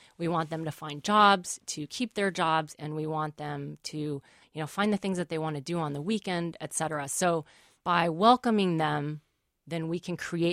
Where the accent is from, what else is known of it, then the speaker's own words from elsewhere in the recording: Berkeley, California, United States; moved away as an adult; also born or lived in China; now in St. Paul, United States; I'm from Berkeley, California, but then after college on the East Coast, I lived in China for about 5 years.